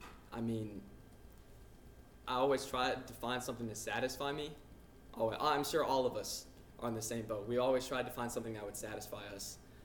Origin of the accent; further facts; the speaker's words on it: Smyrna, Tennessee, United States; I'm from Smyrna, Tennessee.